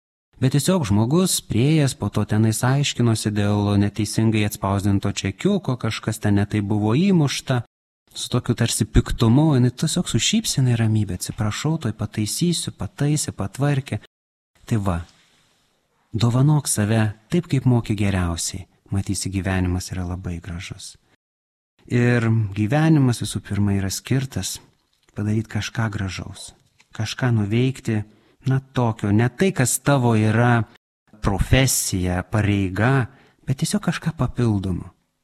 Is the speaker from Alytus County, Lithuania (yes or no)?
no; Raseiniai, Kaunas County, Lithuania; born there; Gimiau Raseiniuose, tai yra švenčiausios mergelės Marijos į dangų parapija. Pirmąją komuniją priėmiau Girdžiuose, šventos onos bažnyčia